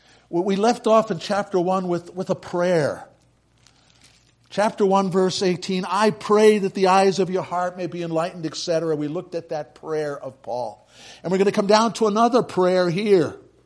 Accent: United States; I am the son of immigrants who gave up Norwegian citizenship to become Americans. I was born and I am an American, possibly still a Norwegian citizen.

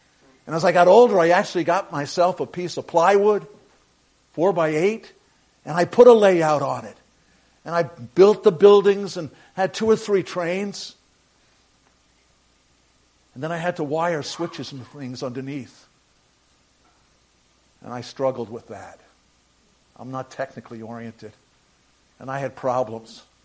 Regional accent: New York City, New York, United States; Most of you know I grew up in New York City. The son of immigrants who God allowed World War II to come so that these two from separate parts of Norway would meet.

